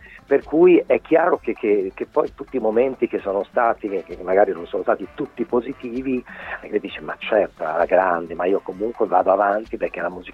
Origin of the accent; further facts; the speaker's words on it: Lombardy, Italy; sono innamorato della mia terra, che è la Lomellina, il Lombardia, insomma, tutte queste cose qua. Sono nato lì